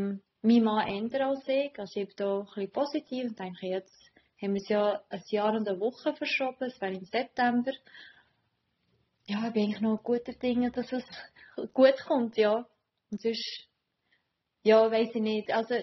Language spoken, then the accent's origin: German; North Macedonia; weil ich komme ja ursprünglich aus Nordmazedonien